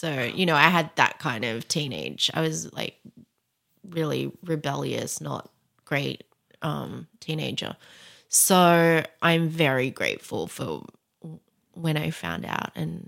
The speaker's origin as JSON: {"language": "English", "town": "Perth", "region": "Western Australia", "country": "Australia", "tie": "born or raised there", "lives_now": "United States", "said": "So I grew up in Perth, Australia with a Chinese Indonesian mom and Egyptian dad. And my whole life, I, you know, thought I was half Egyptian"}